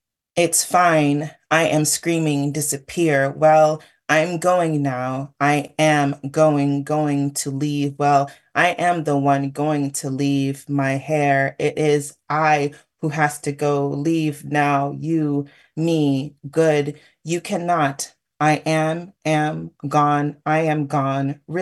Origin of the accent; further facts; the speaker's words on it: Chicago, Illinois, United States; It reminds me of growing up in Chicago. My family used to take a couple of kids out of the Robert Taylor homes every summer to go swimming.